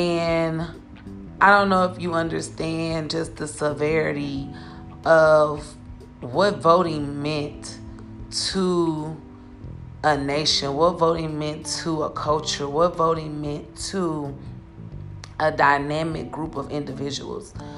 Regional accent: Texas, United States; Now, I will say this, in my home state of Texas

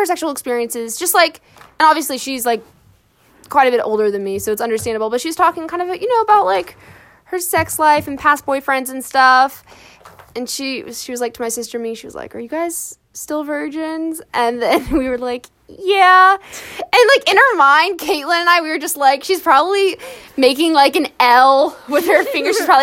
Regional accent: Florida, United States; We're both from Florida, obviously.

